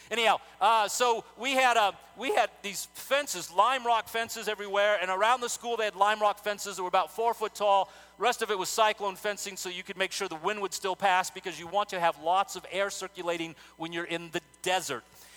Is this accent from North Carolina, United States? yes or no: no; El Paso, Texas, United States; When I was growing up in El Paso, Texas, I went to Scottsdale Elementary first, and then later on to Eastwood Heights Elementary.